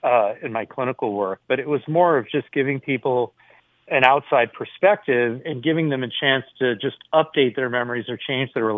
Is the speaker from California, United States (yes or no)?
yes; San Jose, California, United States; I grew up in San Jose in the 70s, and the neighborhood I grew up in was incredibly racist, to say the least.